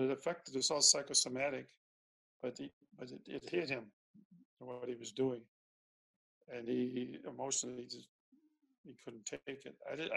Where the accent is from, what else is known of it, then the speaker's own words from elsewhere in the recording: Buffalo, New York, United States; I'm coming from Buffalo. It's right on the Canadian border.